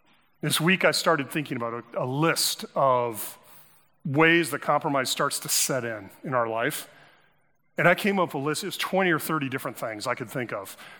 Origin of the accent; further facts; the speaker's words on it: Midwest, United States; And we're from the Midwest. This sneaks up on us, doesn't it? I'm used to lakes staying put.